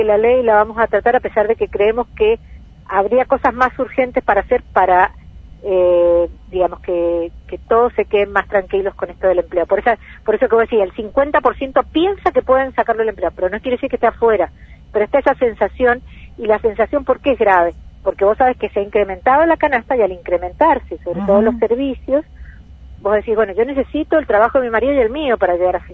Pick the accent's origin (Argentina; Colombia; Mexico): Argentina; Creo que lo que debemos aprender los argentinos de esto